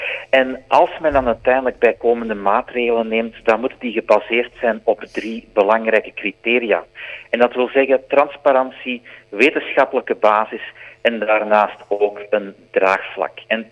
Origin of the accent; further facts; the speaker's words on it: Flanders, Belgium; toen de coronapandemie uitbrak bij ons in Vlaanderen